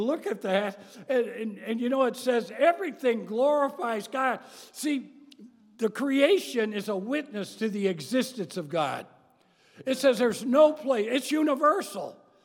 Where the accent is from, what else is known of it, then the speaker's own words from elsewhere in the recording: Chicago, Illinois, United States; you know, I'm from the Chicago area. They don't have any mountains in Chicago.